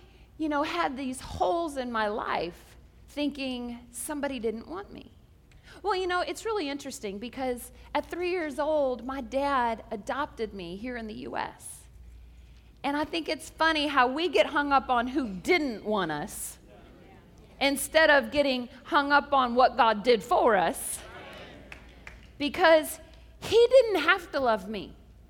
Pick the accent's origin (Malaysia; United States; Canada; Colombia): Canada; born there; I was born in Canada